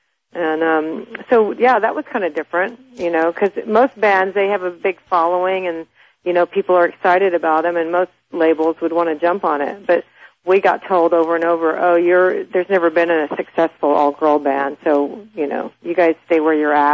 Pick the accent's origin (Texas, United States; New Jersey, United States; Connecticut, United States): Texas, United States; and I'm from Texas, so I grew up really into blues and a lot of crossing over.